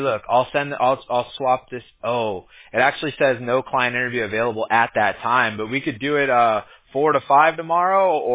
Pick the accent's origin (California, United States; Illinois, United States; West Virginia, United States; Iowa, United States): California, United States; My mom's actually from Michigan, but I grew up in California